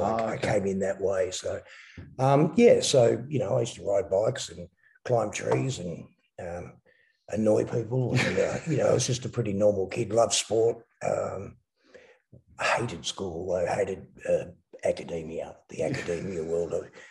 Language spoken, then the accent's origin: English; Melbourne, Victoria, Australia; I grew up in predominantly East Malvern, leafy suburb of East Malvern.